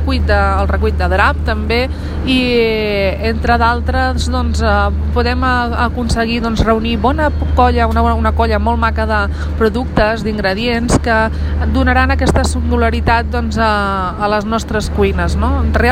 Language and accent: Catalan; Palau-sator, Catalonia, Spain; a Palau Sator, al meu poble natal.